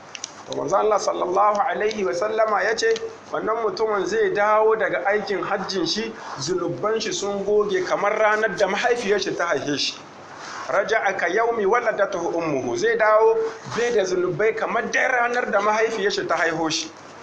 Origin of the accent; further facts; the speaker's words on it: Niger; بلادنا النيجر